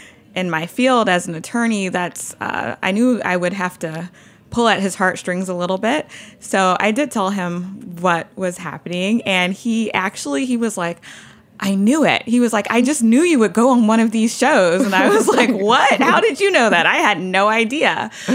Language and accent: English; Louisiana, United States; now in New York City, United States; So, you know, I live in New York City. I'm from Louisiana. Most of my family is still in Louisiana.